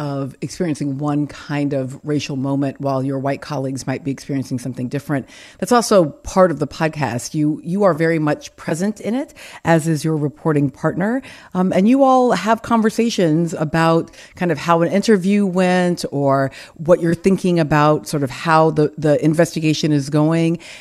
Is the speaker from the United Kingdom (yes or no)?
no; Southern United States, United States; as a Southerner, I gotta say it also resonated with me